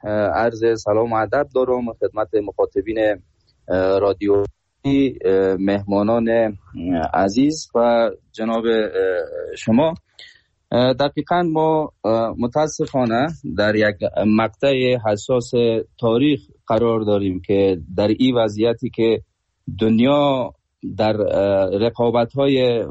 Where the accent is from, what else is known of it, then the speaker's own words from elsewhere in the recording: Afghanistan; also born or lived in Iran; با تمام چالش و موانع هایی که در وطنمون افغانستان هست دوباره ترجیح بدیم وطنمون و برگردیم به افغانستان